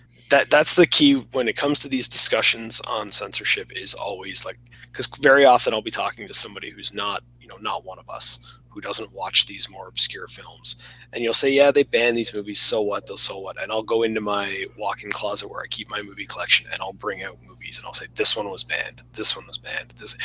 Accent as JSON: {"language": "English", "country": "Canada", "said": "I'm just Canadian, and you're used to American anger."}